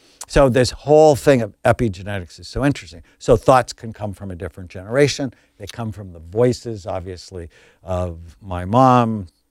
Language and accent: English; California, United States; I grew up in the San Fernando Valley. I had a pet raccoon.